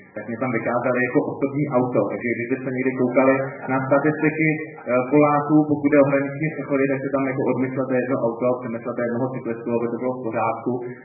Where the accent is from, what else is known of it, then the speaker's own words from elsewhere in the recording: Náchod, Hradec Králové Region, Czechia; jsem z Náchoda Polsky, jsem se dobrovolně naučil